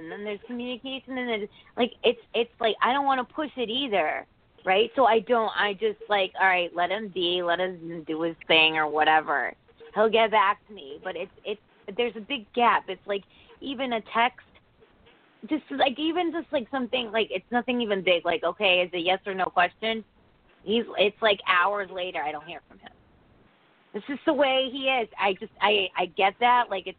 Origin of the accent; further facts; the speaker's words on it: India; Yes, I'm Indian.